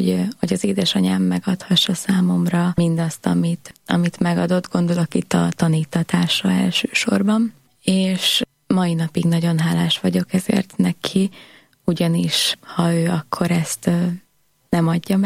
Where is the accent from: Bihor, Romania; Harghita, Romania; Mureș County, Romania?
Harghita, Romania; Corund; Korondról származom, Székelyudvarhelyen születtem, édesanyám családja él Korondon, ott élnek tehát a rokonok, az unokatestvérek